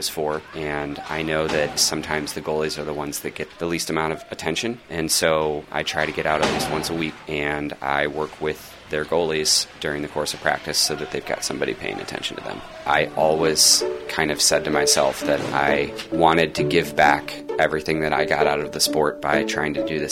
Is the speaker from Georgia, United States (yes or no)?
no; Washington, District of Columbia, United States; Or where are you from, Eric? Washington, D.C.